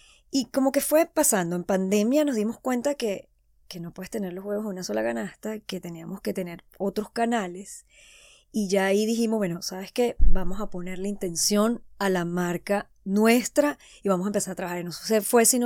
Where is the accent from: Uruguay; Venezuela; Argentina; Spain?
Venezuela; como yo soy venezolana, impulsaba mucho el tequeño porque era donde había más la necesidad.